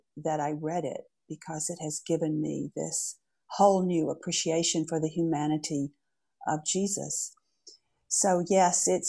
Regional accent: Georgia, United States; Well, I grew up in Georgia in a, I guess you would call it a evangelical Protestant church. It was a Baptist church. It was a small town with only two churches, so it was Methodist and Baptist.

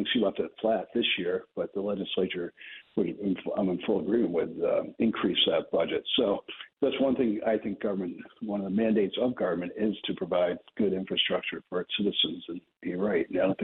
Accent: New York, United States; I'm from Central New York. I know rents in the Syracuse area have been skyrocketing.

